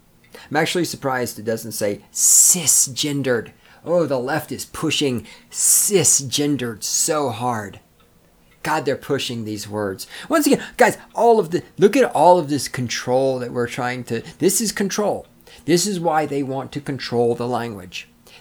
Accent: the South, United States; Okay, I'm from the South, where it's all filled with racist people.

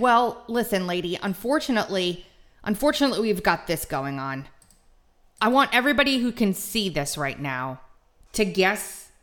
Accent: New York, United States; This, I am Italian from New York, okay?

